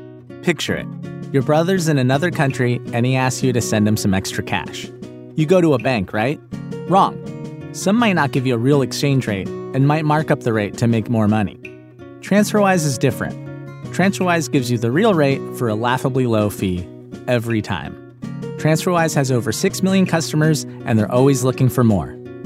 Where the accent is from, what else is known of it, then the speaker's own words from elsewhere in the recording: Inglewood, California, United States; It's the sound of my childhood. I grew up in Inglewood under the flight path of LAX.